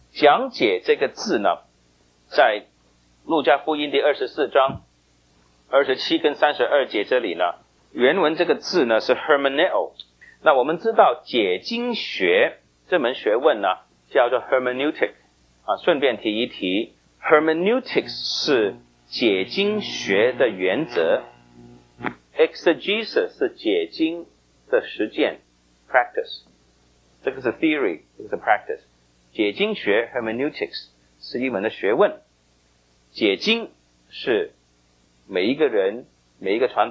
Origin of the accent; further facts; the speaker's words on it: Guangdong, China; 像我们广东人烧的那些清蒸鱼哈